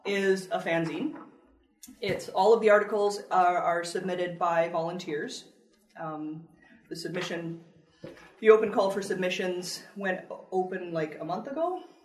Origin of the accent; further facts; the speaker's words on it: Calgary, Alberta, Canada; we're from Calgary, Alberta